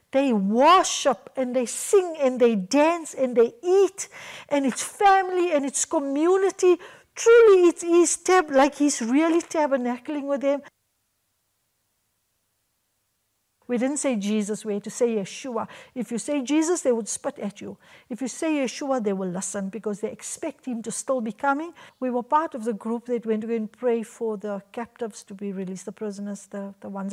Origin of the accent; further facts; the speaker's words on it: South Africa; even if you silently say that I'm from South Africa, we love your people